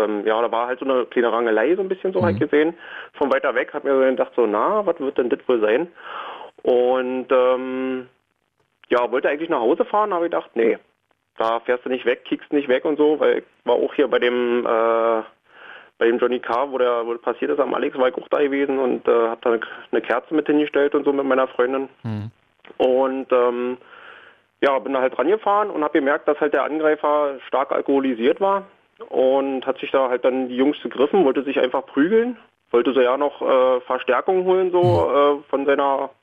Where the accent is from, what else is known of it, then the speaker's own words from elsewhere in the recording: Berlin, Germany; Ich komme hier aus Marzahn